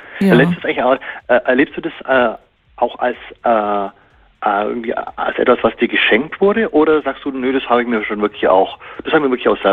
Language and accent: German; Bavaria, Germany; wo ich aufgewachsen bin und auch natürlich aus dem Allgäu und so, weißt du, da ist natürlich auch viel so mit Schaffen, Handwerk und so weiter, damit bin ich aufgewachsen.